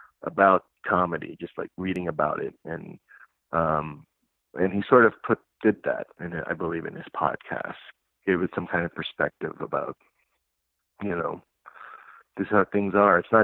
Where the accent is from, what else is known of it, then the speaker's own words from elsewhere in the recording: Passaic, New Jersey, United States; I grew up in Passaic, but I went to, for grade school, went to a Catholic school in Wellington, New Jersey, which was the neighboring town in Passaic. And that town was like nearly 80% Polish. So I grew up, you know, with friends who are Polish